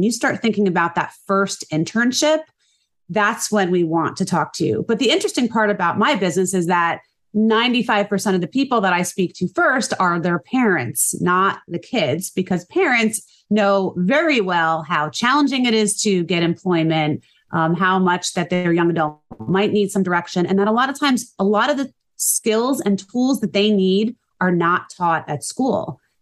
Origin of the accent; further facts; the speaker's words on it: New Jersey, United States; Born and raised in New Jersey, raised my family here